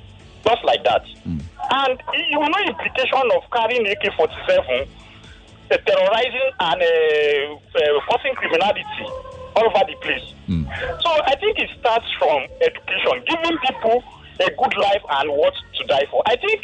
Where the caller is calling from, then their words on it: Ekwe, Imo, Nigeria; from Ekwe.